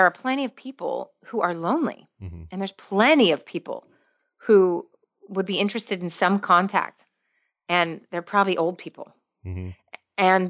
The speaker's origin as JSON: {"language": "English", "country": "United States", "said": "So maybe they seek me out because I'm American."}